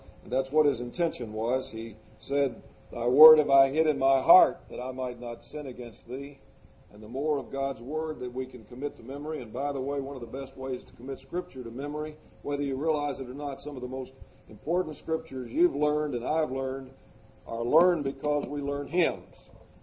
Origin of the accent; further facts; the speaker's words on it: Kentucky, United States; I'm from Franklin County. I was raised in this state.